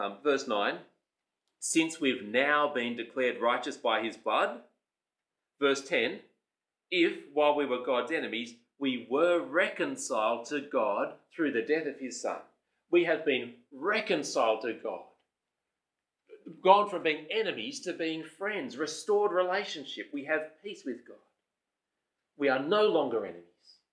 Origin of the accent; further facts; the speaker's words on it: Sydney, New South Wales, Australia; and we grew up in Sydney and we thought it was good at the time.